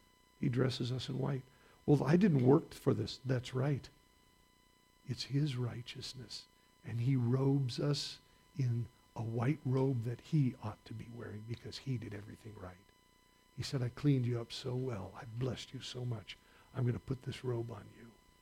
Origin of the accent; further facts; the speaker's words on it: California, United States; Now, we are from the Georgetown Divide